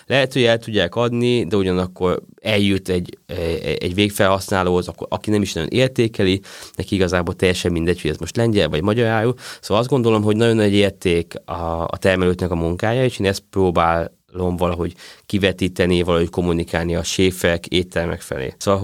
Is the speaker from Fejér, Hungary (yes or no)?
no; Pilisszentlászló, Pest, Hungary; Én Pilisztendászon nőttem föl, ami ugye gyakorlatilag Szentendre mellett van, egy völgyben, a kert végében erdő van.